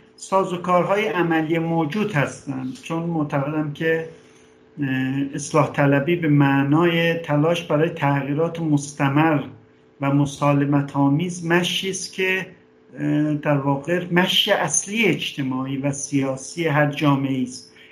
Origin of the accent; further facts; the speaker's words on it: Qom, Iran; born there; متولد شهر قم، در یه خانواده مذهبی روحانی متولد شدم.